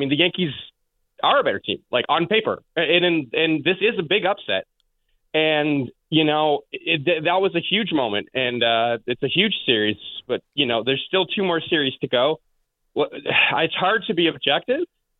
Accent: Canada; because I'm a Canadian.

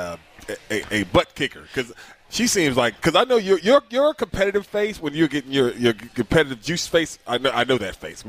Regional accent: the South, United States; Like, we're from the South.

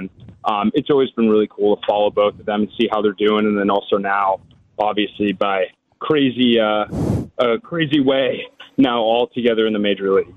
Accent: Massachusetts, United States; So I grew up in the Massachusetts area. I went to BC High, Boston College High School

